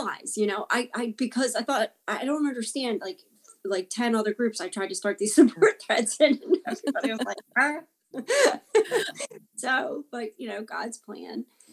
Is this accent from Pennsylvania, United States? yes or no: yes; Philadelphia, Pennsylvania, United States; you and I are from major city areas, Boston, I'm from Philly